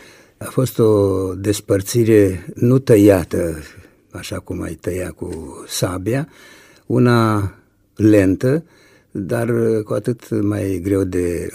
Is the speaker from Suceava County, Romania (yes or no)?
yes; Bogata, Suceava County, Romania; Bogata fiind satul meu natal, Bogata din comuna Baia.